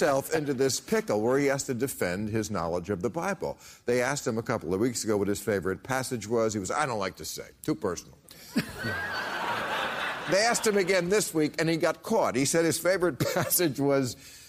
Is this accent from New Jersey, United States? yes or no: yes; New Jersey, United States; also born or lived in New York; you know, I grew up in New Jersey. I lived in New York